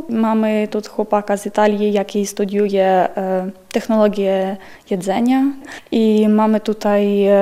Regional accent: Ukraine; Polish is a second language; jestem Ukrainką.

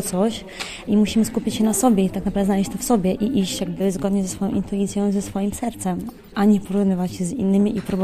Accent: Puławy, Lublin Voivodeship, Poland; ja jestem z Puław, że w Puławach to w ogóle takie rzeczy praktycznie nie ma

